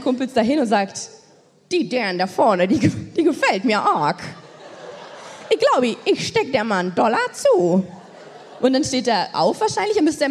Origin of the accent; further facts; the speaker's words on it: Hamburg, Germany; Ich bin Hamburger